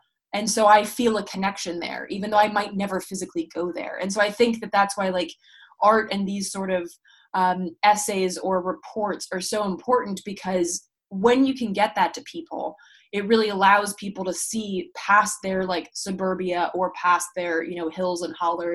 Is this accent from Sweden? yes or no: yes; Sweden; growing up in Sweden